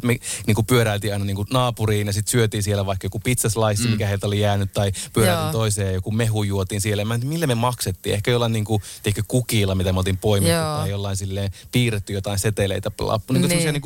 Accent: Oulunsalo, North Ostrobothnia, Finland; born or raised there

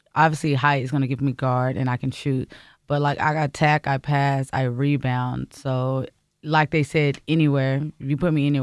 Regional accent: Dallas, Texas, United States; now in Ireland; I'm from Dallas, Texas, and I actually play here professionally basketball.

